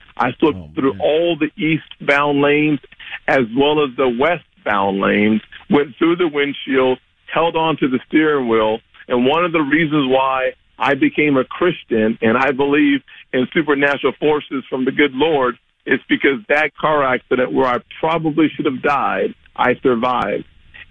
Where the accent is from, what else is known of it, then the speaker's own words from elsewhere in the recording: South Carolina, United States; I was growing up in South Carolina.